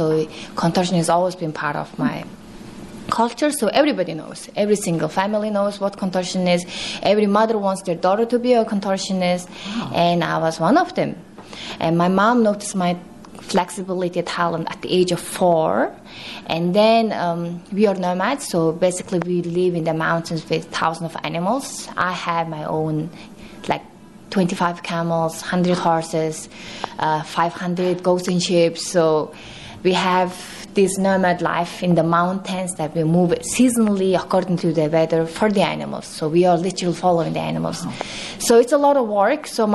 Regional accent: Mongolia; I'm a contortionist and I'm from Mongolia.

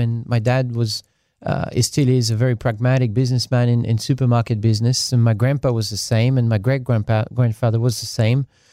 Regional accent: France; English is a second language; My hometown only holds 6,000 people.

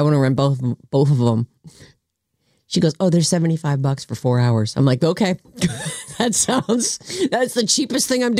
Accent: East Coast, United States; like I grew up on the East Coast. There's no relief from that.

